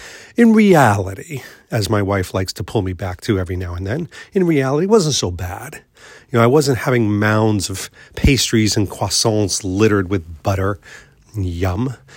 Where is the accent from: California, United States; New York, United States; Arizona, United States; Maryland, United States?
New York, United States; which as a New Yorker, that was took about a day and a half to get used to.